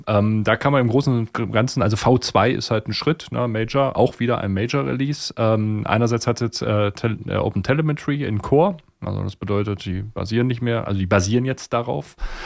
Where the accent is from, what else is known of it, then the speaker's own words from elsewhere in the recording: eastern Germany, Germany; Ich komme aus dem Osten, da ist es auch